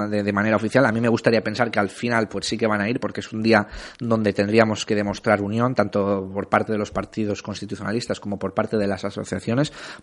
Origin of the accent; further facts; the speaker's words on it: Balearic Islands, Spain; somos mallorquines, somos baleares y somos españoles, que no formamos parte de los países catalanes.